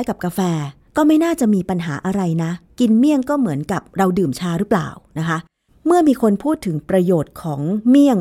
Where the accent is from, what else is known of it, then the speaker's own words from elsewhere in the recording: Lamphun, Thailand; จริงๆแล้วเนี่ยดิฉันเป็นคนลำพูนเป็นคนภาคเหนือนะเห็นคุณยายกินเมี่ยงมาตั้งแต่เด็ก